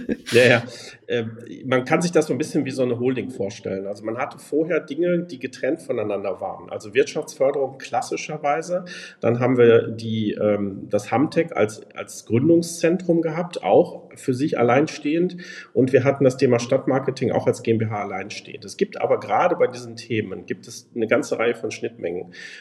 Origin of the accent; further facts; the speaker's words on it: Wickede, North Rhine-Westphalia, Germany; Ich komme aus der Region, nicht direkt aus Hamm, sondern das ist so Wickede Ruhe, ungefähr eine halbe Stunde entfernt.